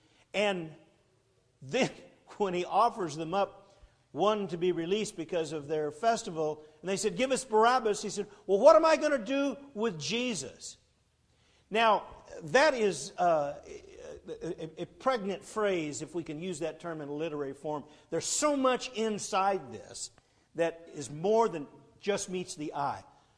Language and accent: English; Arizona, United States; moved away as an adult; now in Los Angeles, United States; I moved to Los Angeles. I was raised in Arizona, but 1984, I took my family and moved to Los Angeles